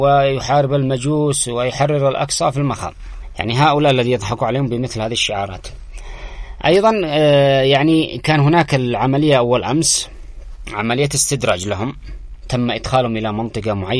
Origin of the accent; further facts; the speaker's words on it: Yemen; أما نحن كشعب يمني